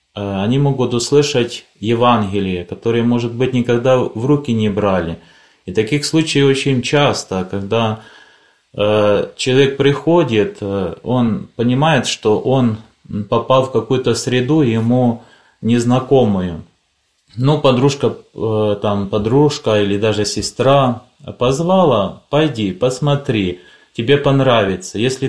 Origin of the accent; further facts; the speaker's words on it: Pochaiv, Ternopil Oblast, Ukraine; now in Italy; Да, я родом с Украины. Родился я в городе Почаев, где находится большая лавра, Свято-Успенская Почаевская лавра. Здесь закончил семинарию